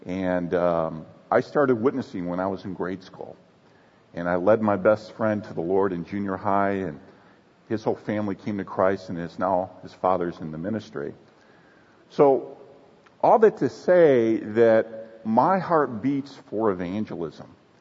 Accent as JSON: {"language": "English", "region": "Texas", "country": "United States", "said": "Now, I'm from Texas, the University of Texas."}